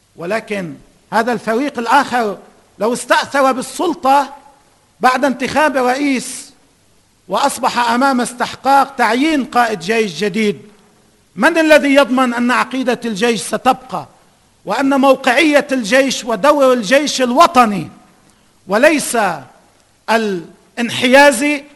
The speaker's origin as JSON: {"language": "Arabic", "country": "Lebanon", "said": "وأنا أيضا أدعو إلى أن نشعر نحن كلبنانيين بأهمية هذا الموضوع"}